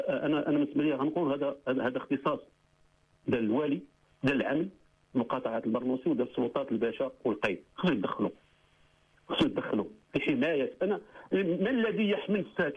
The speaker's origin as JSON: {"language": "Arabic", "country": "Morocco", "said": "أنا كمواطن مغربي"}